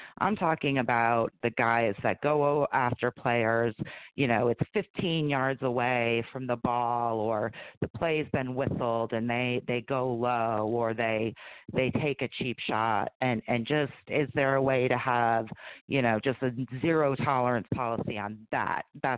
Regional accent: Chicago, Illinois, United States; born there; I was born in Chicago on that Ditka Bears defense

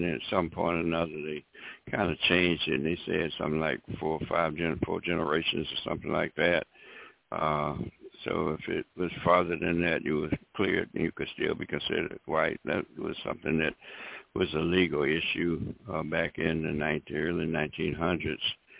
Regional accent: the South, United States; when I was growing up in the South, she would be considered a Negro or a colored woman.

